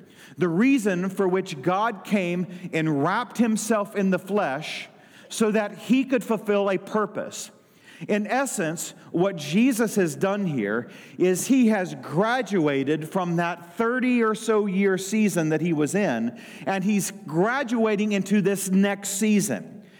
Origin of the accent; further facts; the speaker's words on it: Dexter, Missouri, United States; I grew up in Dexter, Missouri, and we graduated on our high school football field.